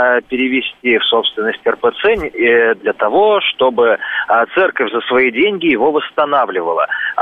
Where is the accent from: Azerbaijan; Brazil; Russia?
Russia; Saint Petersburg; как петербуржец свидетельствую, восстанавливался, ремонтные работы велись